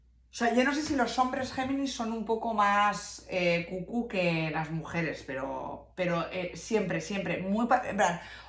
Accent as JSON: {"language": "Spanish", "town": "Oviedo", "region": "Asturias", "country": "Spain", "tie": "born there", "said": "menos mal que nací en Oviedo"}